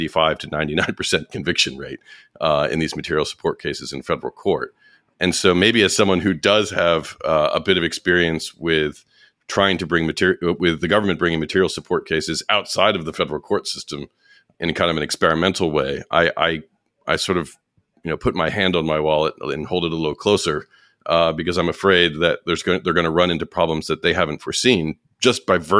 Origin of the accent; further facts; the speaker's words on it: New York, United States; and particularly as a New Yorker.